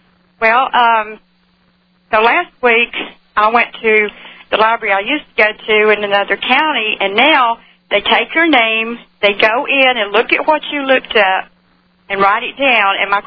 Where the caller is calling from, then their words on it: Virginia, United States; Hi, Alex, Virginia.